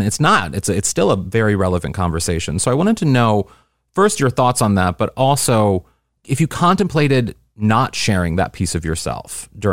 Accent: Missouri, United States; I'm from Missouri, so that's special to me.

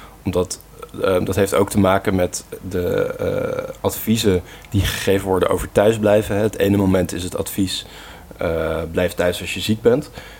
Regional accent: Gorinchem, South Holland, Netherlands; born there; Zuid-Holland-Zuid, waar mijn geboortestad Gorkum ondervalt.

